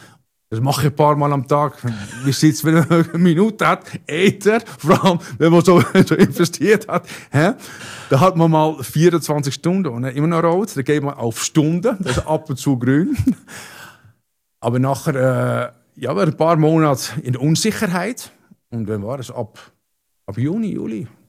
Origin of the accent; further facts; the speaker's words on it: Netherlands; German is a second language; Ich habe durch das ein bisschen auch als Niederländer